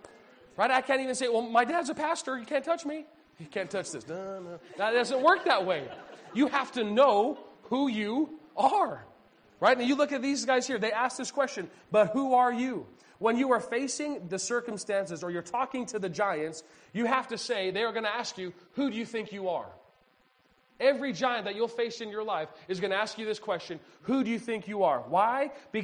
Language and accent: English; Red Deer, Alberta, Canada; I grew up in Red Deer, Alberta, Canada.